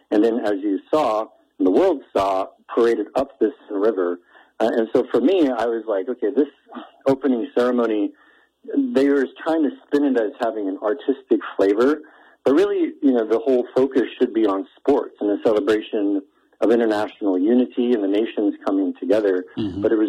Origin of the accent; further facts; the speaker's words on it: Great Falls, Montana, United States; born there; I was born in Great Falls, so this is really a big honor.